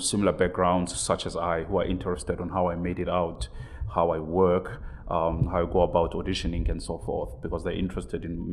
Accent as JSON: {"language": "English", "town": "Port Elizabeth", "region": "Eastern Cape", "country": "South Africa", "said": "And I come from Port Elizabeth on the east coast of South Africa"}